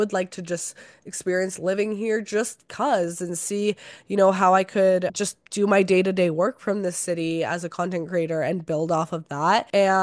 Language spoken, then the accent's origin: English; Calgary, Alberta, Canada; I grew up in Calgary my whole entire life.